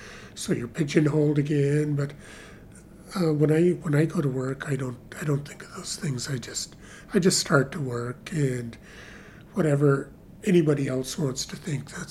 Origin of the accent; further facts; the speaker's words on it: Ontario, Canada; I'm originally from the Kuching Reserve near Fort Frances, Ontario.